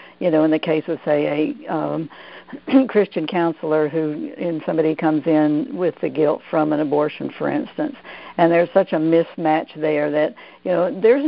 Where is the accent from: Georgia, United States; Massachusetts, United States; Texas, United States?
Georgia, United States; accent: Southern; being a Southern girl from Georgia, it's my Southern accent here.